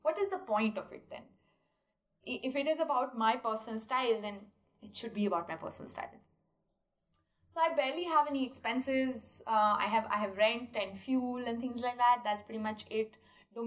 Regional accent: India; English is a second language; Just because I'm an Indian vendor and I'm working with someone from abroad, I have contracts.

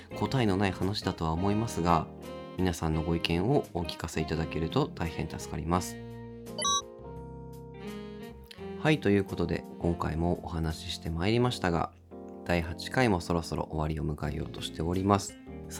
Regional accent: Hokkaido, Japan; now in Tokyo, Japan; 僕は北海道出身で

